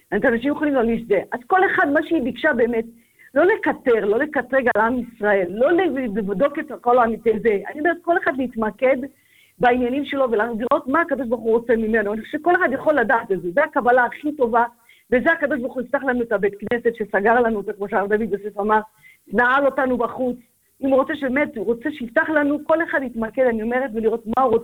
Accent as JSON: {"language": "Hebrew", "country": "Morocco", "said": "אנחנו מרוקאים, ברוך השם"}